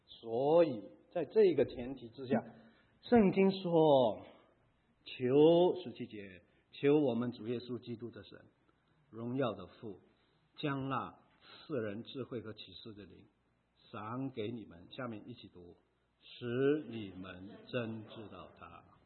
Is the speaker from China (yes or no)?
yes; Guangdong, China; 我是广东人了，天不怕地不怕，就怕广东人说官话。